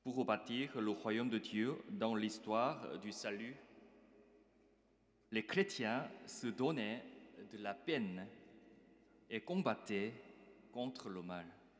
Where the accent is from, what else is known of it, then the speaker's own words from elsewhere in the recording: South Korea; Et aujourd'hui, le 5 juillet, chez nous en Corée